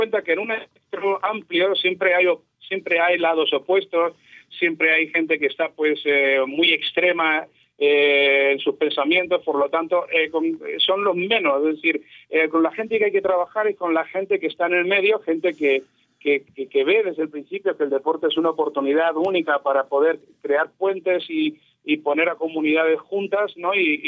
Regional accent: Spain; born there; yo soy nacido en España, no, aunque sí tengo ascendencia judía, pues buscando en árbol genealógico sí parece que tengo algo de sangre judía.

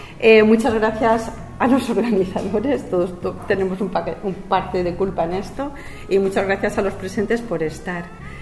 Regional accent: Valencian Community, Spain; ¿Pero tú eres española? Pues sí, mira, escolta, soy valenciana de mes. A mes soy valenciana, ¿no?

